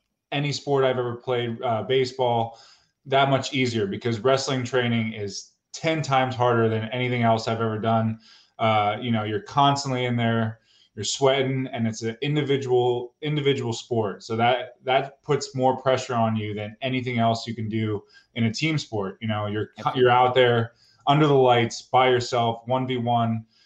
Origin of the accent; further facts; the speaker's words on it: Neptune, New Jersey, United States; born there; also born or lived in Lincroft / Middletown; I was born in Neptune. I lived in Lincroft, New Jersey, Middletown, New Jersey. So about an hour from Philly.